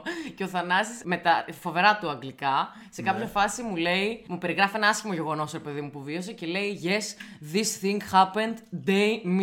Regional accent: Larissa, Thessaly, Greece; Σαν Λαρισαία, θα ήθελα να υποθυμίσω κάτι

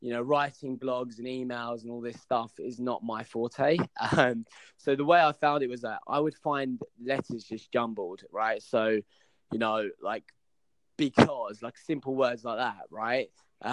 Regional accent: Gravesend, South East England, United Kingdom; You know, I grew up in Gravesend, Kent

